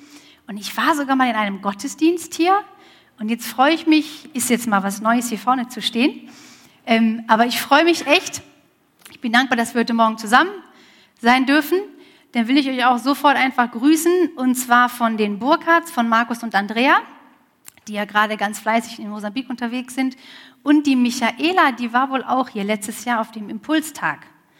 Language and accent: German; Mönchengladbach, North Rhine-Westphalia, Germany; now in Mozambique; bin in Mönchengladbach aufgewachsen, bin glücklich unverheiratet, 35 Jahre alt